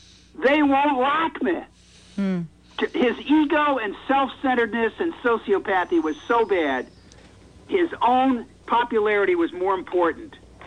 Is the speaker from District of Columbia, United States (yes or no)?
yes; Washington, District of Columbia, United States; Okay, well, I'm from Washington, D.C., and a lot of years I get back there still on business and other things.